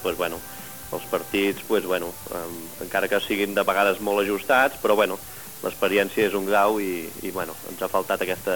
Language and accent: Catalan; Caldes de Montbui, Catalonia, Spain; el meu DNI posa que sóc de Caldes de Montbui. La nacionalitat després queda bastant clara, no?